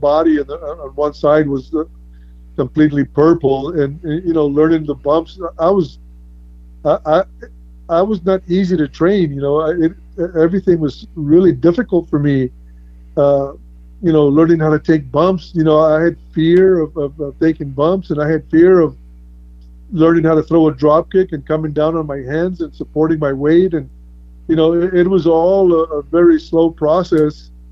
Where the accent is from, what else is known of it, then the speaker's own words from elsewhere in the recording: Mission, Texas, United States; Well, no, because, you know, I'm from Mission, Texas, and wrestling, I believe, used to come on either at 11 or 12